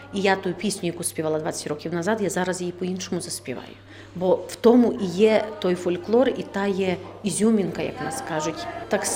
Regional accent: Polesia, Ukraine; born there; я народилась на Поліссі, я ніколи не беру репертуар Гуцульщину чи Полтавщину, Хмельниччину, бо то не моє.

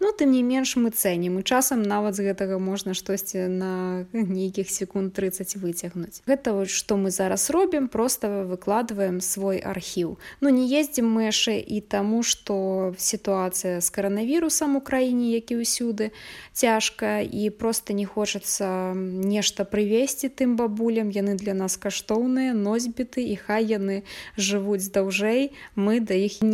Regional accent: Brest Region, Belarus; паколькі мы самі з Берасцейшчыны, мы ведаем больш людзей з Берасцейшчыны.

